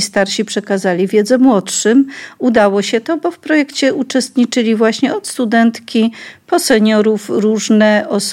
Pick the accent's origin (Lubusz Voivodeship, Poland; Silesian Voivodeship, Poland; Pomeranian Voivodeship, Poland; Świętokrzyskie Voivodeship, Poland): Silesian Voivodeship, Poland; Brenna; Jesteśmy z Brennej, z naszej miejscowości, z naszego grona znajomych.